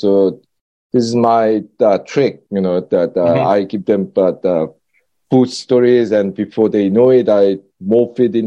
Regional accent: South Korea; at the time when I was growing up in Korea, we actually had very few kind of restaurants serving foreign food other than the Japanese and Chinese.

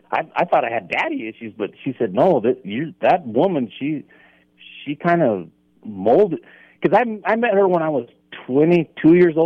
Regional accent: Arizona, United States; man, I'm from Arizona, so I like a little heat.

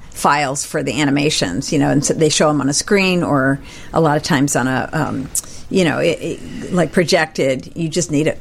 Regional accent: Grinnell, Iowa, United States; No. I'm from Grinnell, Iowa.

